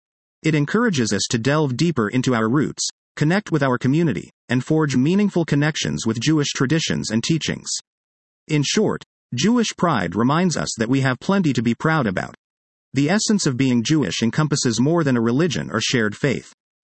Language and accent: English; Scotland, United Kingdom; Growing up in Scotland, my family and I were aware and accepting of our differences